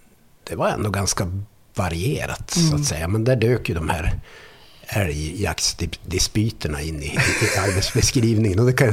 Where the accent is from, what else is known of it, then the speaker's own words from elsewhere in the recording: Arvidsjaur, Norrbotten County, Sweden; now in Stockholm, Sweden; Nej, jag kommer ju från Arvidsjaur från början.